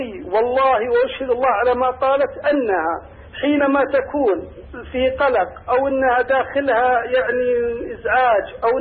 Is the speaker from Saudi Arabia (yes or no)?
yes; Saudi Arabia; فبعد ذلك قلت لها أنا من السعودية